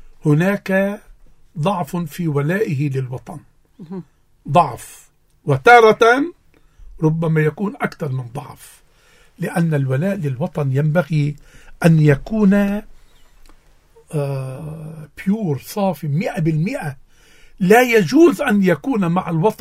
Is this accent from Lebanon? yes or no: yes; Lebanon; ليس لمصلحتي كلبناني